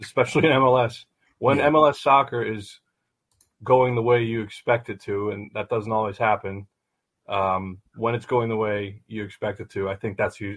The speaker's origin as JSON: {"language": "English", "town": "Philadelphia", "region": "Pennsylvania", "country": "United States", "said": "it's not that I'm from Philly and that Philly was, you know, that I was a season ticket holder in the River End for a season when they were first born."}